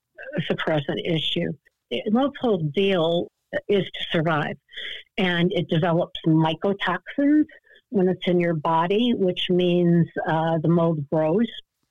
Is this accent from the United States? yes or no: yes; Clinton, Iowa, United States; a reading at the spiritualist church in my hometown of Clinton, Iowa.